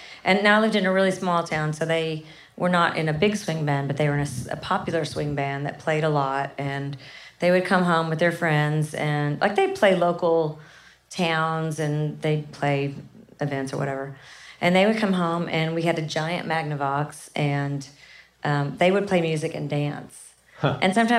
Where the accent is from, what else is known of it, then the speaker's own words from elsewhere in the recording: Kennett, Missouri, United States; So I'm from a really small town called Kennett, Missouri